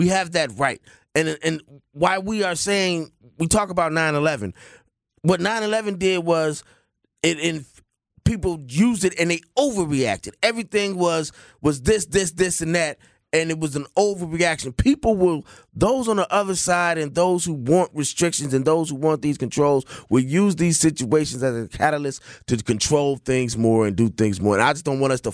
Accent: United States; I am an American, and in most cases, all of us have been arrested at some point.

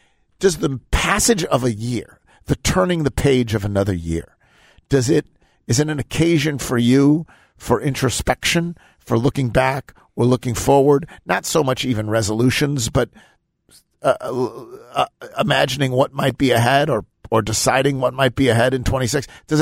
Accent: Buffalo, New York, United States; born there; So I was conceived in Boston, born in Buffalo.

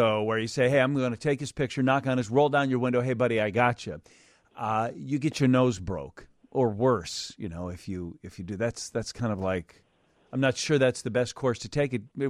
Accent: Hawaii, United States; I grew up in Hawaii, and our only meteorological fears were, boy, we did not have any. It didn't snow. It was always 70 degrees.

